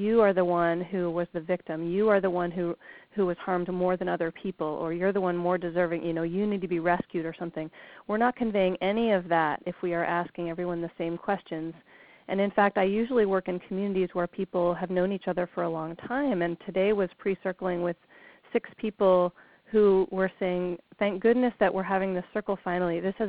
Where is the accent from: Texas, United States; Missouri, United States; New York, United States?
Missouri, United States; Molly and Jeffrey, I met you in Florida. I'm the one from Missouri.